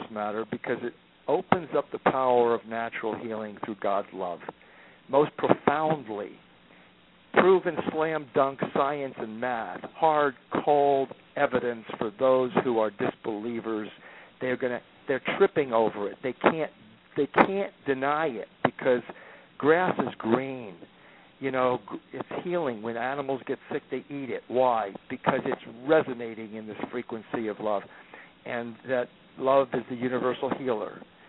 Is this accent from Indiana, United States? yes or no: no; Philadelphia, Pennsylvania, United States; And Sherry's from Philadelphia. I'm from Philadelphia.